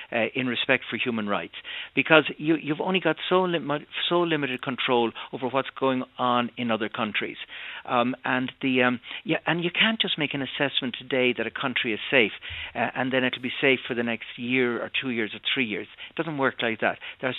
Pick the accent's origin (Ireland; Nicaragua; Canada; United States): Ireland; I'm Irish. I was at home until a few days ago